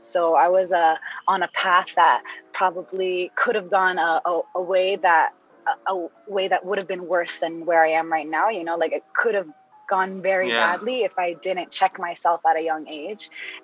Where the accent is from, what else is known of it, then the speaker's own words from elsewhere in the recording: New Jersey, United States; now in Denver, United States; I was raised in New Jersey, currently in Denver, but Palestinian at heart.